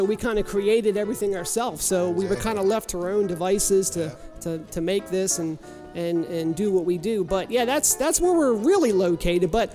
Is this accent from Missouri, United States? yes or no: no; Baltimore, Maryland, United States; accent: Baltimore; I am sure a lot of you can tell from this accent of mine that we are from the Baltimore area.